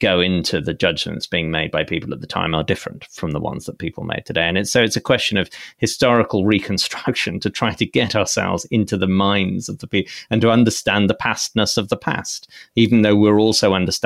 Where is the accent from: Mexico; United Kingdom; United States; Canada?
United Kingdom; especially perhaps as a British person, to study the American Civil War in much the way that I might have studied the English Civil War